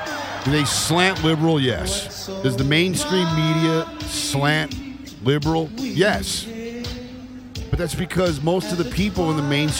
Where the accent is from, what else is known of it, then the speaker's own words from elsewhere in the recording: Nebraska, United States; I grew up in Nebraska. I grew up in the heart of the country that is upset right now.